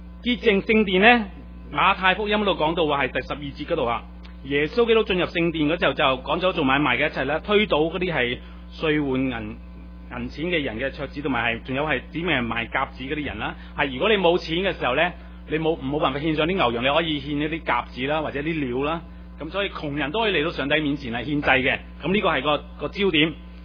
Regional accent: Guangdong, China; 我很用我们广东人的术语，就是很过瘾的。

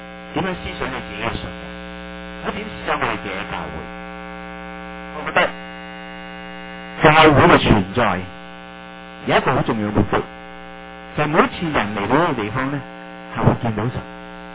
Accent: China; 其实叫我哋中国人话叫有瓦遮头已经好好噶

